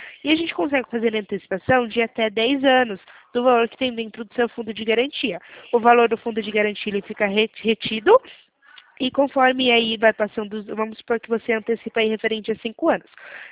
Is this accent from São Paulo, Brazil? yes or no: yes; Limeira, São Paulo, Brazil; eu sou de Limeira.